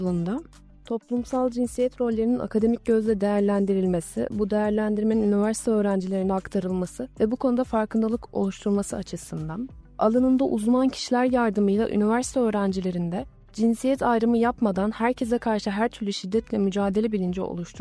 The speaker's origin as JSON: {"language": "Turkish", "region": "Edirne", "country": "Turkey", "tie": "born or raised there", "said": "Doğma büyüme Edirneliyim ben."}